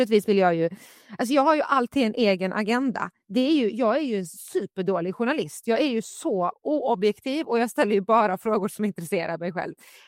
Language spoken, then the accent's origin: Swedish; Skåne, Sweden; Jag menar, jag är från Skåne.